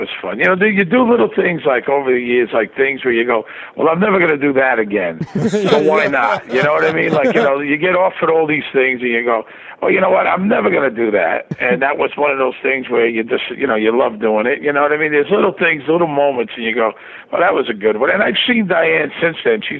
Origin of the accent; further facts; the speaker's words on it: Brooklyn, New York, United States; moved away as an adult; also born or lived in Las Vegas; I mean, I was in Las Vegas for many years. I grew up in Brooklyn. I moved to Vegas after college.